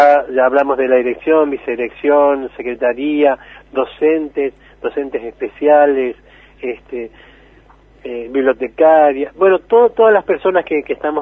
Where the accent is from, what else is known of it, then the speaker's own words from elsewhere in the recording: Esquel, Chubut, Argentina; now in Paso del Sapo, Argentina; aunque soy de Esquel, pero me siento más, soy más de Paso del Sapo por la cantidad de años